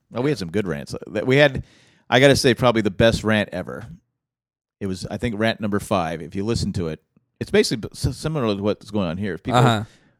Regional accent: Erie, Pennsylvania, United States; I'm tough. I'm from Erie, PA.

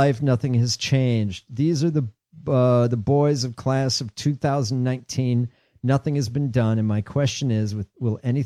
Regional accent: Baraboo, Wisconsin, United States; different parts of the world now that we're from Baraboo or I know from Baraboo.

